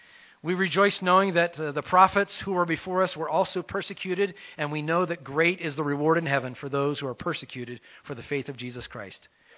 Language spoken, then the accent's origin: English; Elizabethtown, Pennsylvania, United States; now in Pueblo, United States; I'm not going to go back to Elizabethtown, Pennsylvania to try and establish a church. That's my hometown.